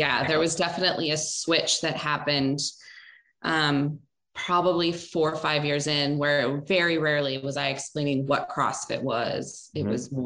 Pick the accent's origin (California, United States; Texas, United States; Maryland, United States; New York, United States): Maryland, United States; Baltimore; I'm from Baltimore, which is less cool.